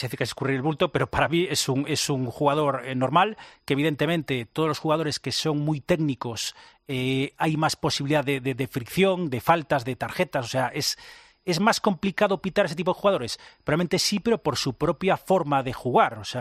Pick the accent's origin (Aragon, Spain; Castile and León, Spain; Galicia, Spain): Galicia, Spain; Vigo; O sea, yo soy un apasionado del fútbol. Soy de Vigo.